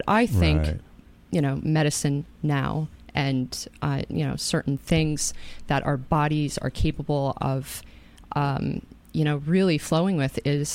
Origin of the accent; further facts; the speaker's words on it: Katonah, New York, United States; I grew up in Katona.